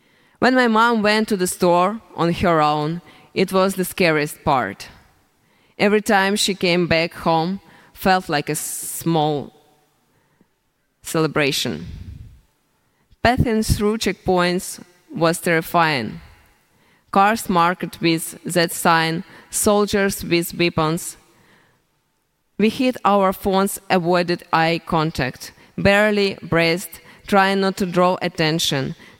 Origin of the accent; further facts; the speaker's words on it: Kherson, Kherson Oblast, Ukraine; moved away as an adult; I'm from Kherson. I lived there all my life until the war.